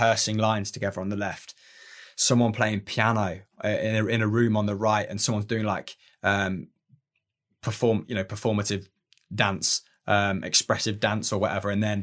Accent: Leicester, East Midlands, United Kingdom; I grew up in Leicester.

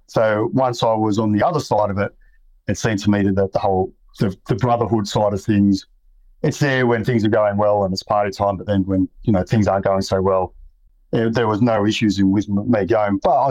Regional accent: New South Wales, Australia; I grew up in Western Sydney. violence is common in the area.

